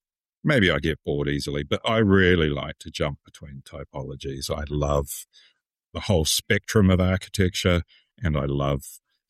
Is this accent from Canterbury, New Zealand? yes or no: no; Manawatū-Whanganui, New Zealand; also born or lived in Wellington; I grew up in Manawatu, which is a rural region, a couple of hours north of Wellington. So I went to architecture school in Wellington, then kind of stuck around after that for a few years. I got registered in Wellington.